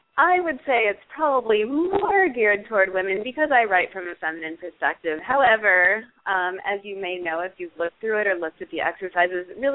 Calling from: New York, United States; I'm on the Upper East Side of Manhattan, so right here in New York as well.

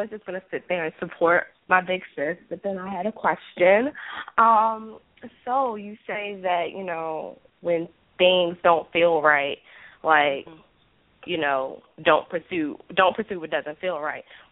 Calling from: Washington, District of Columbia, United States; from D.C.

